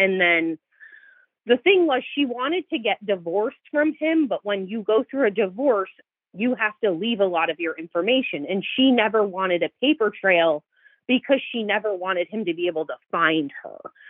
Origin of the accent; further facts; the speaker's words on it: Arizona, United States; born there; So I was born in Arizona.